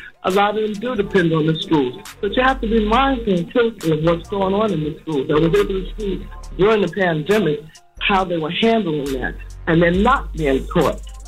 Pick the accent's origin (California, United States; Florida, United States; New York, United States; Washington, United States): New York, United States; Growing up in New York, history was something that Black history, we were a part of.